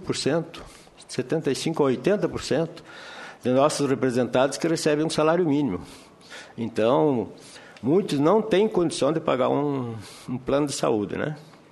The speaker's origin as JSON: {"language": "Portuguese", "town": "Francisco Beltrão", "region": "Paraná", "country": "Brazil", "said": "Eu sou do interior do Paraná, na cidade de Francisco Beltrão."}